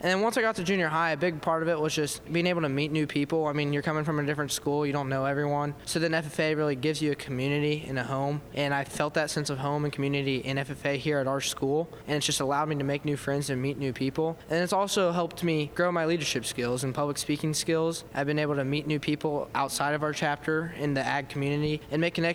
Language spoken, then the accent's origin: English; Fowler, United States; Yeah, I'm from Fowler. So, I mean, you saw it when you were driving here. It's lots of fields, lots of windmills.